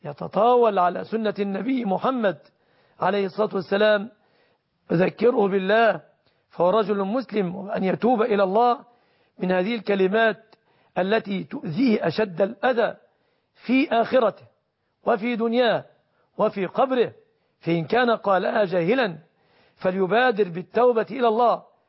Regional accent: Egypt

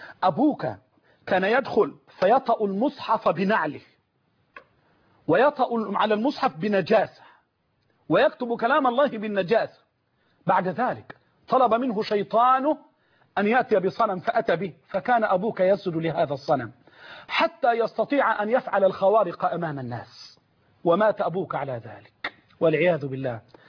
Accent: Egypt; عندنا في مصر

